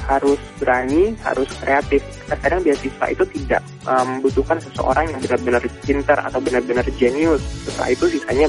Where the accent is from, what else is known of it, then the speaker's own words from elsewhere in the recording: Bali, Indonesia; now in United States; Saya berasal dari Bali dan sebelumnya saya bekerja di salah satu villa yang ada di Bali sebagai public relation.